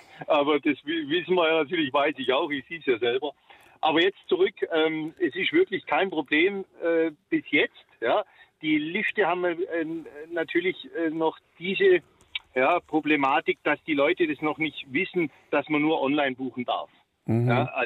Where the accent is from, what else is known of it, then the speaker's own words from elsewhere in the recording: Hinterzarten, Baden-Württemberg, Germany; now in Feldberg, Germany; Ich komme zwar ursprünglich aus Hinterzarten und viele assoziieren … mit Hinterzarten, aber ich bin jetzt schon über 20 Jahre hier am Berg heimisch geworden